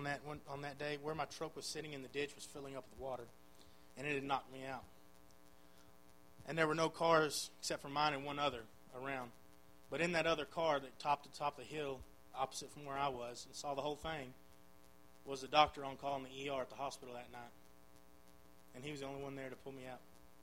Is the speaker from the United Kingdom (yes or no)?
no; Texas, United States; They drove from my hometown, just outside of Athens, to Lufkin in about an hour.